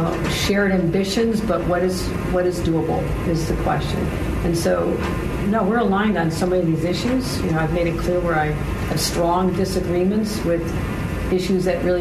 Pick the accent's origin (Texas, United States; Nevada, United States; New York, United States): New York, United States; Buffalo; I'm from Buffalo. We don't put up a lot of crap.